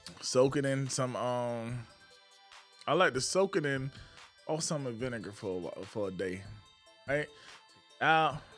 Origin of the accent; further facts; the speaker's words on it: Batesburg-Leesville, South Carolina, United States; now in Charleston, United States; I'm from Batesburg, Leesville, South Carolina. I'm from a purple area in South Carolina that's been very purple most of the time I've been there.